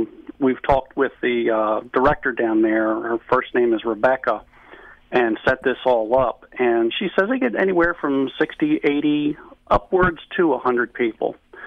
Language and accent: English; Parkville, United States; Well, I remember Hale's. I grew up in Parkville.